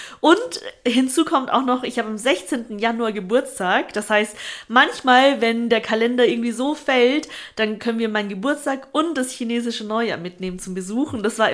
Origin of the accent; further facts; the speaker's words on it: Austria; ich komme aus Österreich, wie die Kaiserin.